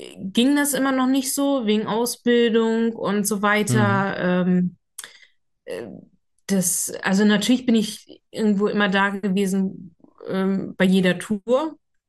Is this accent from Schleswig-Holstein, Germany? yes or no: yes; Schleswig-Holstein, Germany; als von meiner Heimatstadt. Also in Schleswig-Holstein lebst du ja wirklich auf dem Land